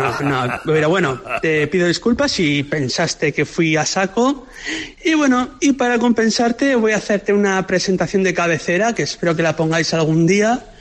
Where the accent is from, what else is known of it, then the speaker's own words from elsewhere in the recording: San Sebastián, Basque Country, Spain; de Donosti.